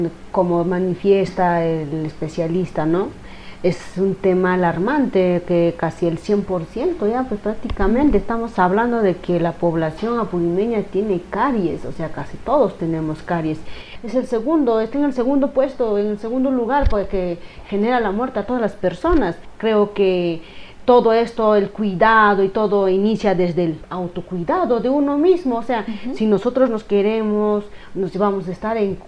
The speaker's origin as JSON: {"language": "Spanish", "country": "Peru", "said": "como peruanos, como dice, acostumbrados a automedicarnos"}